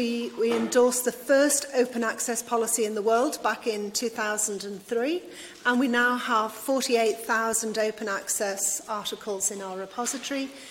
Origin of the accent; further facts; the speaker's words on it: Brisbane, Queensland, Australia; So I'm from Brisbane, Australia